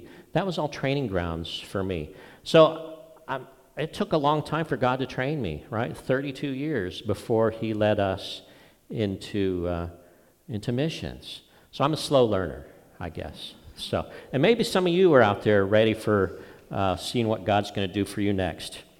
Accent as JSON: {"language": "English", "town": "Atwater", "region": "California", "country": "United States", "tie": "born or raised there", "said": "and I grew up in Atwater. Yay! My dad was in the Air Force, so he was stationed at Castle."}